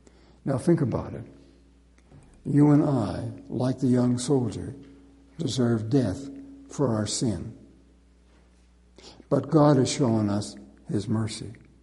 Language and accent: English; Nova Scotia, Canada; I've often done it when I grew up in Nova Scotia and was in Nova Scotia